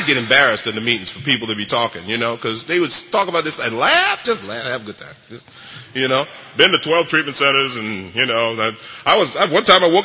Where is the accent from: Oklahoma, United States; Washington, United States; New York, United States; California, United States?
New York, United States; Bronx; Because I grew up in the South Bronx, and if you had a mother like I had and you had a family like I had and you lived in the neighborhood I lived, you'd be drinking too.